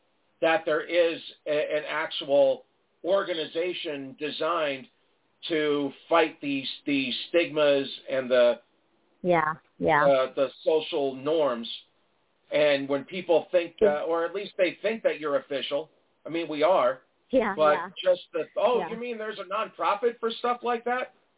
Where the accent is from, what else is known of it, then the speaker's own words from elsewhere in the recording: New York, United States; Because I'm from Long Island, so I remember stuff like that.